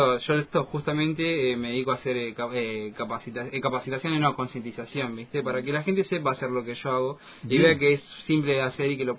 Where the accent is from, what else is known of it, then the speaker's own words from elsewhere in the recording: Cipolletti, Río Negro, Argentina; Yo soy en realidad de Cipolletti.